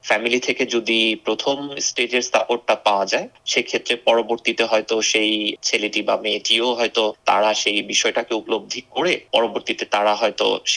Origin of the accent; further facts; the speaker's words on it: Bangladesh; moved away; যেহেতু আমি বাংলাদেশে কালচার সবকিছু এগুলোতে বড় হয়েছি